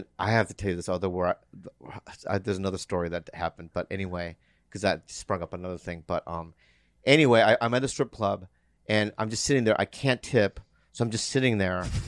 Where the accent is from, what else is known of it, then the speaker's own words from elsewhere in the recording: Poway, California, United States; I know, but I'm from San Diego. The Poway is in San Diego.